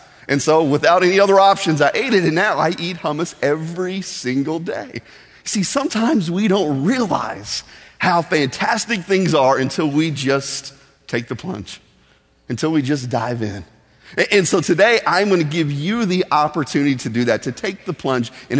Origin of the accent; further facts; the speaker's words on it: Midwest, United States; I'm from the Midwest, you know, meat and potatoes, throw a biscuit, some sweet tea, I'm good to go every night of the week. So when I came to Florida